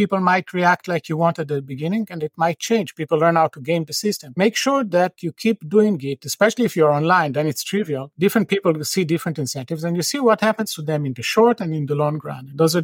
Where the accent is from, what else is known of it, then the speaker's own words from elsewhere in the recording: Tel Aviv, Tel Aviv District, Israel; So I'm from Tel Aviv originally.